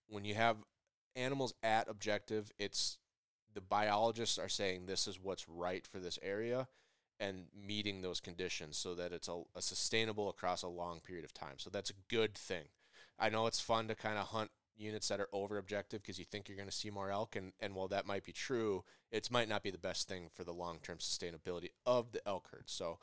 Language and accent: English; Midwest, United States; I'm a whitetail guy. I'm from the Midwest.